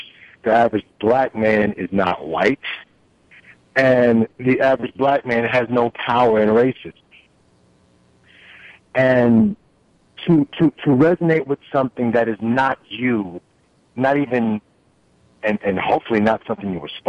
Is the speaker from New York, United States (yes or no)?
yes; Queens, New York, United States; now in Lawrence, United States; I live in Lawrence now, and I grew up in Hollis, Queens, right? Working class, you know, basic black neighborhood, not the best, not the worst